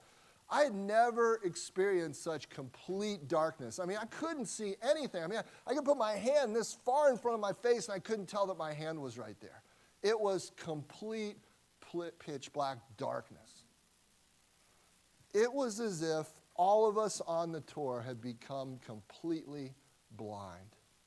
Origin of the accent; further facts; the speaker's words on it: Cincinnati, Ohio, United States; And I grew up in Cincinnati, Ohio, so it wasn't a terribly far drive.